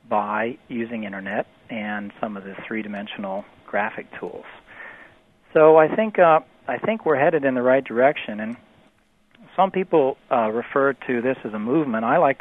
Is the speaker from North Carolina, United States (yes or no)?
no; New Orleans, Louisiana, United States; But yeah, I come from New Orleans, where we have wonderful housing stock of double shotgun houses